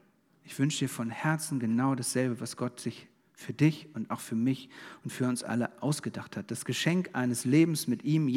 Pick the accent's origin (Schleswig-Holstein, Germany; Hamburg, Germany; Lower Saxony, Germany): Schleswig-Holstein, Germany; Kiel; ich komme aus Kiel. In Kiel ist Kieler Woche.